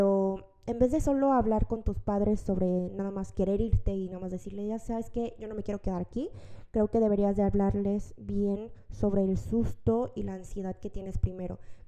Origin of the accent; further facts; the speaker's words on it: Mexico; now in South Korea; desde que nací en Corea, los primeros como meses de nacer, estuve en el hospital aquí en Corea porque tuve neumonía. Entonces, me quedé en el hospital desde literal bebé. Y luego, a los 3 meses, cuando fui a México